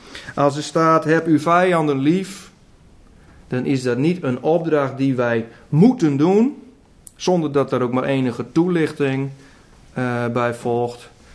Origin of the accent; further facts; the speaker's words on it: Groningen, Netherlands; Ik ben een Groninger.